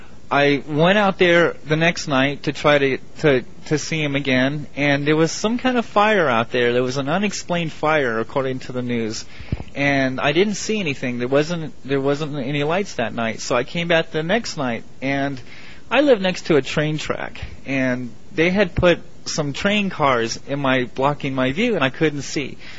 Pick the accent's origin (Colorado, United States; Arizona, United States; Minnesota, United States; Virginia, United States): Arizona, United States; Phoenix; born there; also born or lived in New York; Well, I was born here in Phoenix, Arizona, but I've traveled all over the place. I've been to New York, and...